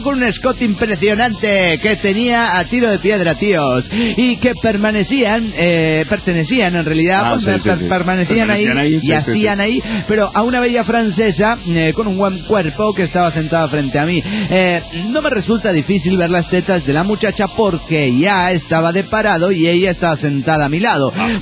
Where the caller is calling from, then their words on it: Santander, Cantabria, Spain; jefe de Santander, España.